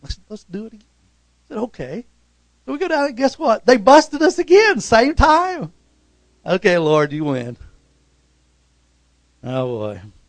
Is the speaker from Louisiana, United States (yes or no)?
no; Tulsa, Oklahoma, United States; I grew up in West Tulsa.